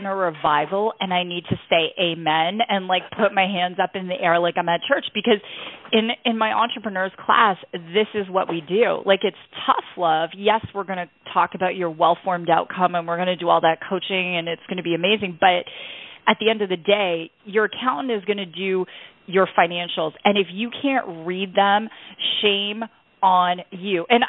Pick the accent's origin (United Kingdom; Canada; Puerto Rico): Canada; now in United States; And, hey, folks, I'm Canadian. Cool. I live in the U.S. now.